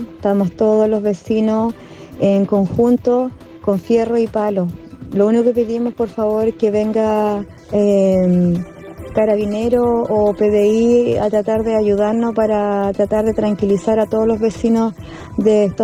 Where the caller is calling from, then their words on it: Cerrillos, Santiago Metropolitan, Chile; Nosotros somos de la Villa México, que está ubicada en Cerrillo.